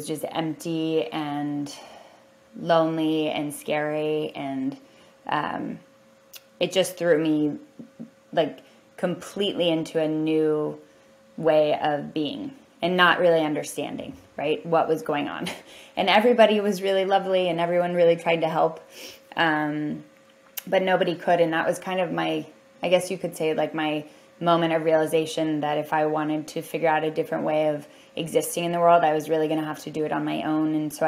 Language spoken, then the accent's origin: English; Columbus, Ohio, United States; Well, I came from Ohio, from Columbus, Ohio.